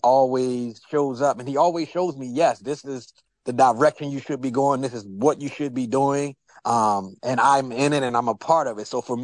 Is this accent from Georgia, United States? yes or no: no; Baltimore, Maryland, United States; now in Bradenton, United States; Here I am from Baltimore all the way to Bradenton, Florida.